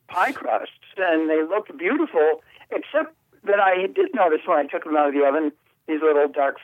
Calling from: Prescott, Arizona, United States; Prescott, Arizona.

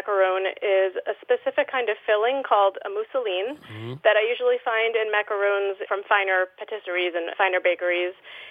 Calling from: Niskayuna, New York, United States; I'm calling from Niskayuna, New York.

